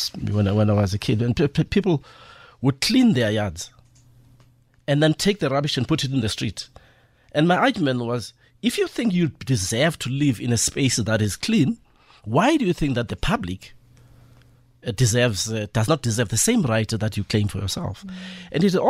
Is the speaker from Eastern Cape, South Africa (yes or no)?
yes; Port Elizabeth, Eastern Cape, South Africa; that growing up in Port Elizabeth, when you started seeing the bed sheets